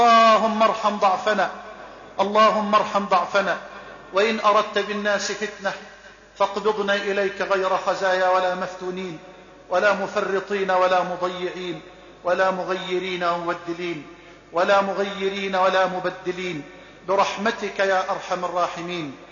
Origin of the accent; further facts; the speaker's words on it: Egypt; بلدنا مصر